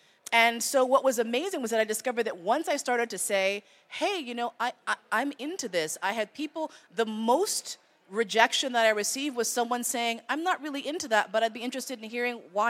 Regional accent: New York, United States; I grew up in New York, and I assumed that BDSM and leather was all gay white men.

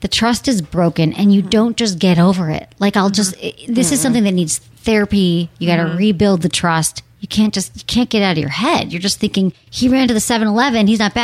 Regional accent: Michigan, United States; accent: Michigan; That's my Michigan accent.

